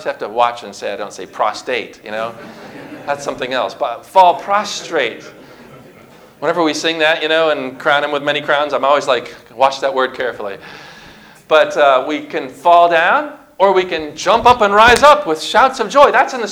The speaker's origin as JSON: {"language": "English", "region": "Connecticut", "country": "United States", "tie": "born or raised there", "said": "I remember as a boy growing up in Connecticut, I go into this place in the woods, these dark woods with the night stars above us and above me, above the Lord and me."}